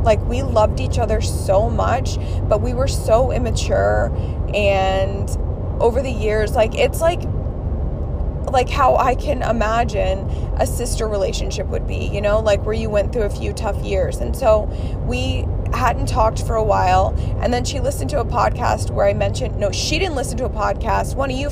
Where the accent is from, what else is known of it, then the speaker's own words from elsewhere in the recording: Sugar Land, Texas, United States; I grew up in Sugarland and I don't understand Houston.